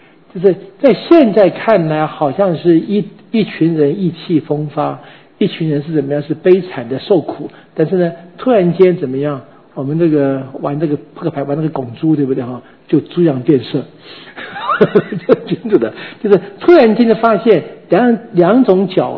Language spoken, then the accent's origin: Chinese; Taiwan; 说我们台湾话说怎么样